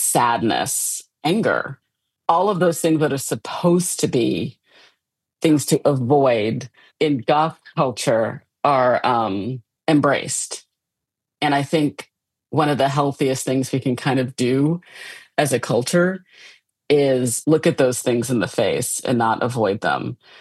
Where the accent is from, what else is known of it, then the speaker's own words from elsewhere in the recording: Midwest, United States; I mean, I come from the Midwest, which has its own weird kind of passive aggressive politeness kind of thing in and of itself.